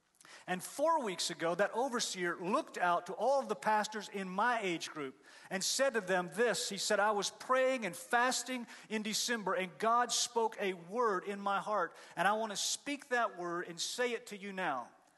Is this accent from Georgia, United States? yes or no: yes; Atlanta, Georgia, United States; And all I can say is I'm from Atlanta, and I know how it feels